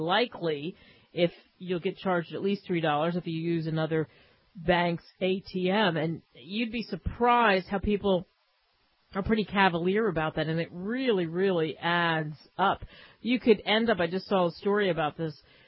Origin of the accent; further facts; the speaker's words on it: Philadelphia, Pennsylvania, United States; You know, I'm from Philly, and I get the Rocky thing